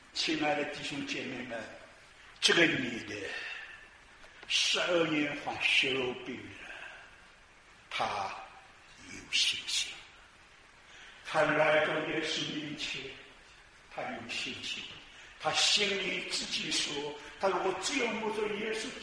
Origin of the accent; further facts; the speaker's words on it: China; 我们中国人很可怜嘛